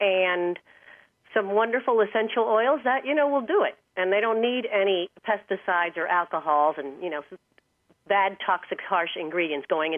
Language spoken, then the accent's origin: English; Miami, Florida, United States; Well, we came from Miami, Florida, the big city, and we just decided we need to go back to simple, basic living.